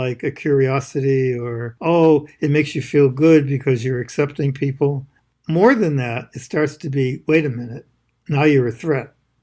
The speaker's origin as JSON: {"language": "English", "region": "Northeast", "country": "United States", "tie": "born or raised there", "said": "the experience I had where I grew up in the Northeast, where they were mostly white"}